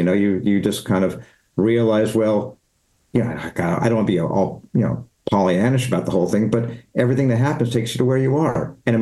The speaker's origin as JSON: {"language": "English", "town": "Los Angeles", "region": "California", "country": "United States", "said": "I'm from Los Angeles."}